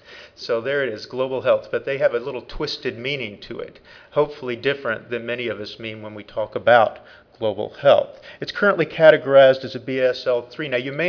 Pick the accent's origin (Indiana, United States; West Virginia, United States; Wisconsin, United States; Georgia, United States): Georgia, United States; I'm from Georgia originally, and I went to school in North Carolina, so I don't feel that bad, really.